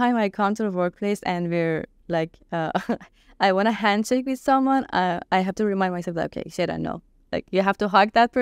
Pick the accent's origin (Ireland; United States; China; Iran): Iran; for example, I come from Iran